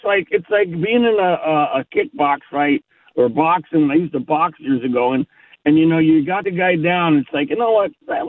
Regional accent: New Jersey, United States; I went to Hanover, and I came from Jersey

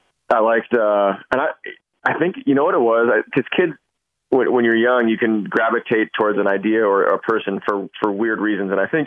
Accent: California, United States; Well, so I grew up in the Bay Area in the late 80s, early 90s.

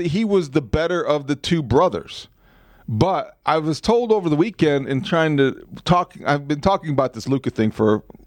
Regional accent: Indiana, United States; Growing up in Northwest Indiana

